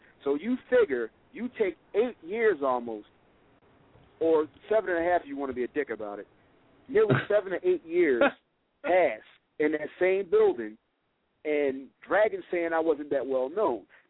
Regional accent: Philadelphia, Pennsylvania, United States; I mean, where I grew up in Philadelphia in West Oak Lane, he grew up around the corner from me.

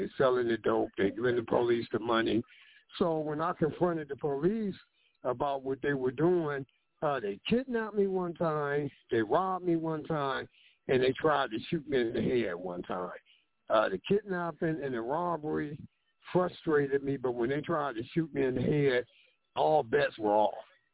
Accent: Cleveland, Ohio, United States; I'm from Cleveland, Ohio.

